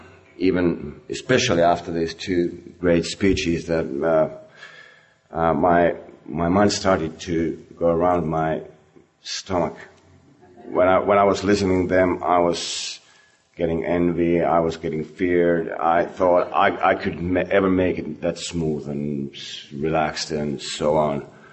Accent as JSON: {"language": "English", "town": "Helsinki", "region": "Uusimaa", "country": "Finland", "second_language": "English", "said": "I'm an alcoholic. I'm from Helsinki, Finland"}